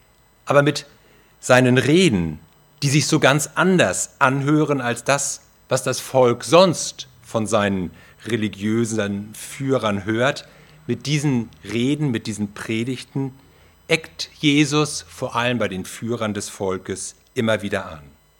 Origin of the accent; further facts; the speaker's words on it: Hamburg, Germany; In meiner Heimat hätte man gesagt, in Hamburg, in gediegener Atmosphäre